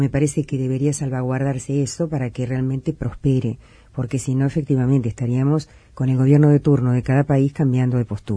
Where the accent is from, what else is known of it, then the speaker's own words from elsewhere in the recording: Uruguay; nosotros como uruguayos no podemos seguir haciendo lo mismo